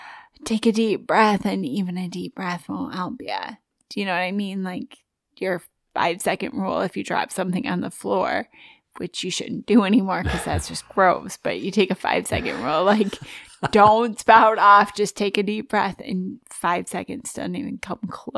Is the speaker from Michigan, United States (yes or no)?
yes; Michigan, United States; And so I play euchre. I'm from Michigan. If you're not from Michigan, you may not play euchre often, but it's like lifeblood here in the state, shaped like a hand.